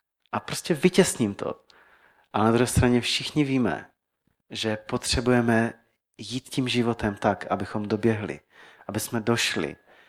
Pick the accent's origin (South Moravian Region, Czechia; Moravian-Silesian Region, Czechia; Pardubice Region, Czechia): Moravian-Silesian Region, Czechia; Karviná; já jsem z Karviné jinak